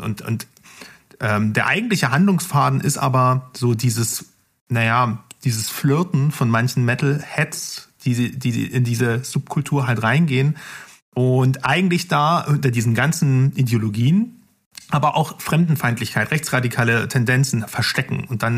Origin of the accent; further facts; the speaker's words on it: Saxony, Germany; Ich komme aus der Oberlausitz, Leute.